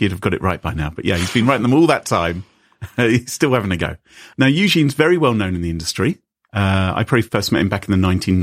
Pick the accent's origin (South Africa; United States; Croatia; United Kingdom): United Kingdom; I'm British. That's quite polite, really.